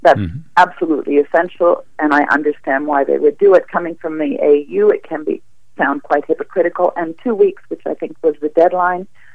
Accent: Canada; to me as a Canadian.

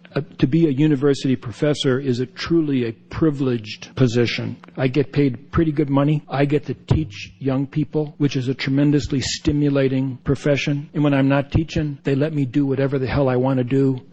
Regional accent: United States; I'm not an Israeli. I'm not Jewish. All right? I am an American

